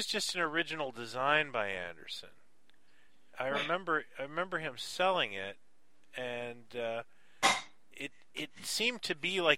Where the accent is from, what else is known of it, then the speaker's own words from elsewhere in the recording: Canada; like having read British comics as a kid and growing up in Canada, nobody gets you.